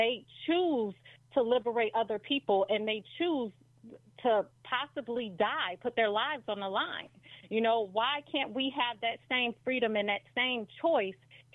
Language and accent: English; Chicago, Illinois, United States; now in Milwaukee, United States; I am from Chicago. I currently live in Milwaukee